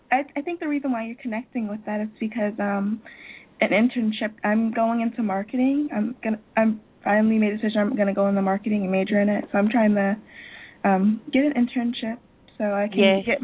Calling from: Florida, United States; I'm calling from Florida in the U.S.

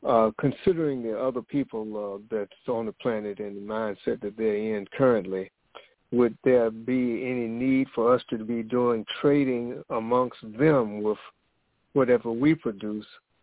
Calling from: Virginia, United States; I'm an Uplifting Us member, and I'm calling from Virginia.

